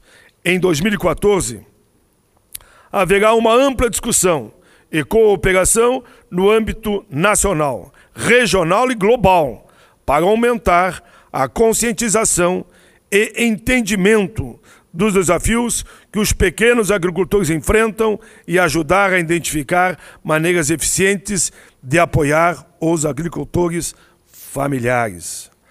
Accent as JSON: {"language": "Portuguese", "town": "Caxias do Sul", "region": "Rio Grande do Sul", "country": "Brazil", "said": "lá da minha cidade, Caxias do Sul"}